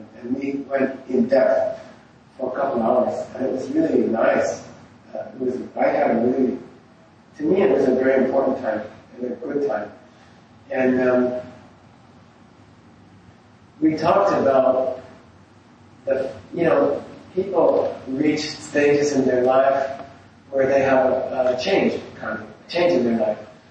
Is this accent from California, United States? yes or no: yes; Santa Monica, California, United States; born there; I like LA. I was born in Santa Monica, and I like it.